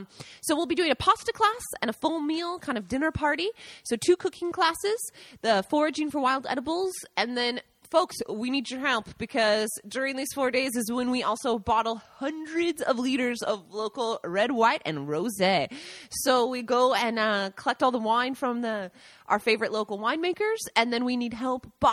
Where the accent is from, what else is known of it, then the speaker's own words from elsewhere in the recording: Seattle, Washington, United States; moved away; Since I'm from Washington, from Seattle, everyone when we moved would say, yes, we know your friend.